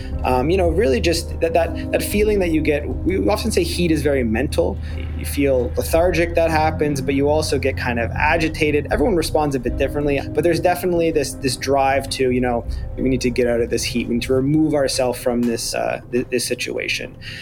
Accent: Canada; I'm Canadian

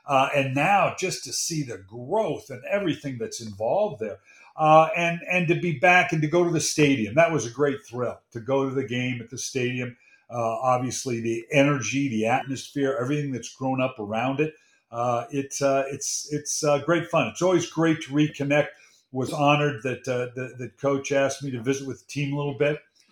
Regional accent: Redlands, California, United States; Loved growing up in Southern California. Redlands at that time, was a major football power, small town.

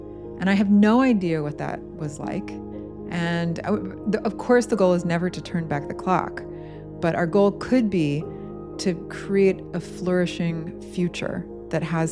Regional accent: Connecticut, United States; Growing up in Connecticut in the woods, it's a very different experience.

